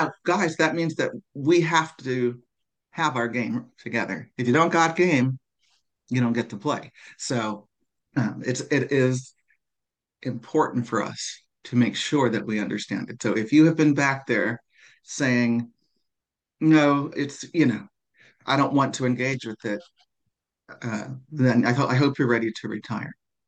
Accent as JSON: {"language": "English", "country": "United States", "lives_now": "England", "said": "As an American who lived 20 years in England"}